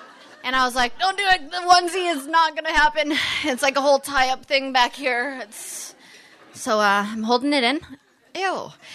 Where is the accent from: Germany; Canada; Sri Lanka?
Canada; I'm Canadian.